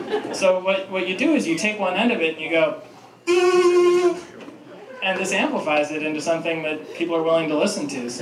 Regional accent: Ann Arbor, Michigan, United States; played in Pioneer High School Band because I grew up here in Ann Arbor.

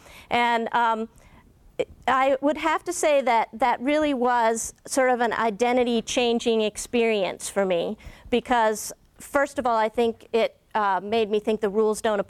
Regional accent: Elkins, West Virginia, United States; now in Ann Arbor, United States; a story actually about my hometown in Elkins, West Virginia, which is where I grew up, a small town of about 6,000 people in the Appalachian Mountains.

